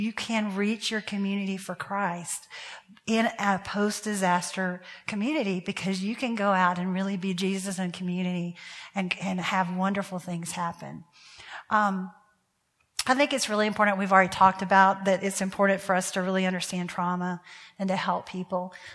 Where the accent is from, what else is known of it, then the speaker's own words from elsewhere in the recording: United States; also born or lived in Portland; now in New Orleans, United States; I'm in New Orleans, but I grew up in the Bible Belt.